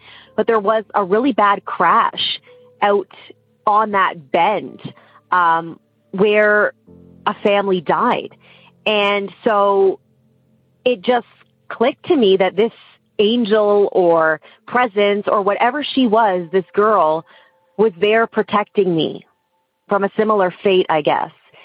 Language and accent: English; Toronto, Ontario, Canada; I grew up outside of Toronto, just north of Toronto, and there's always been a road that was near my parents' house.